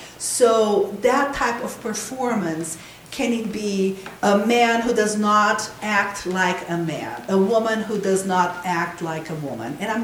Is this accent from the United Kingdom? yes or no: no; Brazil; We come from Brazil